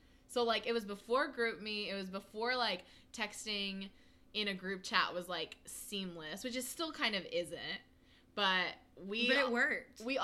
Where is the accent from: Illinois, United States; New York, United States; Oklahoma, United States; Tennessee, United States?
Oklahoma, United States; Choctaw; But we're all from Choctaw.